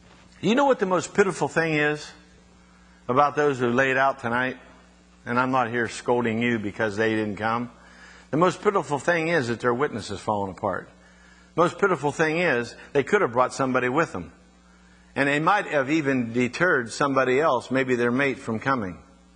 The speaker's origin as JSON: {"language": "English", "town": "Scottdale", "region": "Pennsylvania", "country": "United States", "tie": "born or raised there", "said": "And Bob Chambers and I knocked on half the houses in my hometown. I'm serious. He knocked in every house in Scottsdale, Pennsylvania, knocked on every door of every house."}